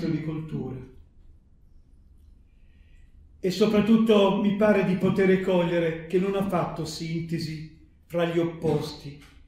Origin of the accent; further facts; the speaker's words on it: Veneto, Italy; io sono veneto, quindi non sono di parte